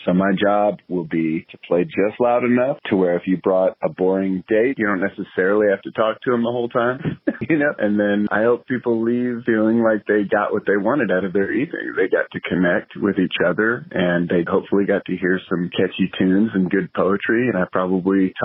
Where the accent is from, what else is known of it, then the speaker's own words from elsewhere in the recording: Texas, United States; When I grew up religious in Texas, my mother used to sing for our church